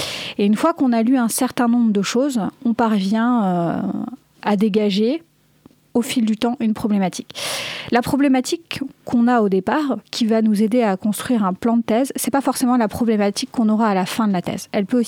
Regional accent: Brittany, France; Je suis bretonne, je suis née à pas très loin de Brest et j'ai toujours été attachée à la protection du littoral breton

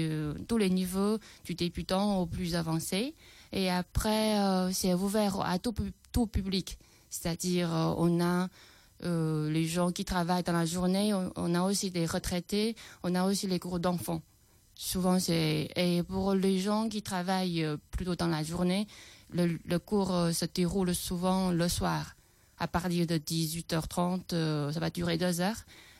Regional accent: China; first language Chinese; French is a second language; ma langue maternelle, c'est-à-dire les Chinois, même nous les Chinois, on n'a pas pris la grammaire, la vraie grammaire à l'école.

